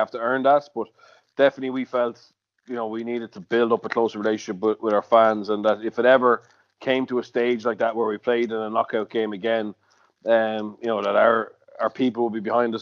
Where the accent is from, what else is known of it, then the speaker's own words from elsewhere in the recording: Tullow, County Carlow, Ireland; like I'm from Tullow, so, you know, a lot of people, neighbours of mine, would have been Munster fans, you know.